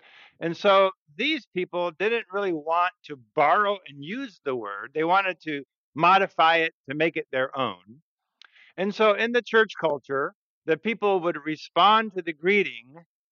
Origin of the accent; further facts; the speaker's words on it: Central African Republic; So where I grew up in the Central African Republic, how many people know where the Central African Republic is?